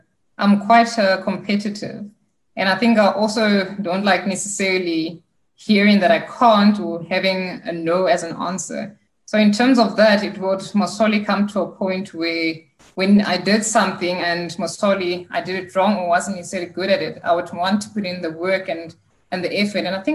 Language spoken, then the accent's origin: English; Kroonstad, Free State, South Africa; I come from Kroonstad, which is a small town in the Free State